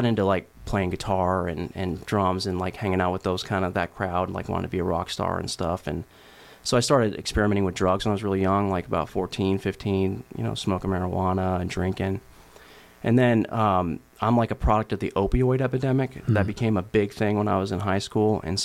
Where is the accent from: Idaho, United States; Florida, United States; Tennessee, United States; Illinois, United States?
Idaho, United States; Boise; also born or lived in South Carolina / Oregon; Lived in South Carolina for a while, yeah. And Oregon. And anyways, but I grew up in Boise, Idaho, which is where I kind of say that I'm from, because that's where I went to high school and everything.